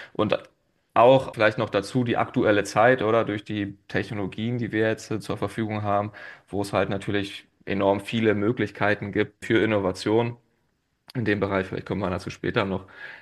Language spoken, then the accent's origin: German; Eberswalde, Brandenburg, Germany; ich komme ursprünglich aus Eberswalde bei Berlin, habe dort ein duales Studium gemacht